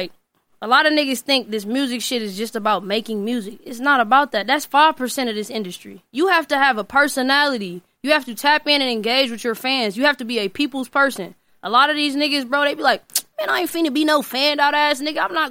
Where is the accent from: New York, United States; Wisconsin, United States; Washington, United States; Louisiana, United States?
Wisconsin, United States; Milwaukee; I lived on 3rd and Keith. Like, my grandma's still living there right now. She's been living in the same house for like 19 years. Yeah. No bullshit. But, yeah, that's where I grew up at.